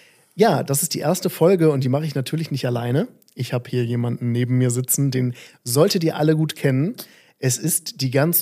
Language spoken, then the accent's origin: German; Bonn, North Rhine-Westphalia, Germany; also born or lived in Bremerhaven; now in Cologne, Germany; Bin allerdings in Bonn aufgewachsen, wenn wir schon jetzt diesen Weg gehen.